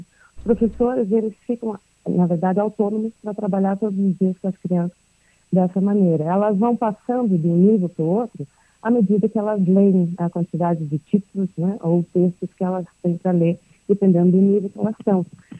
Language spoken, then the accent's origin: Portuguese; Brazil; Eu sou brasileira também, fui professora também aqui.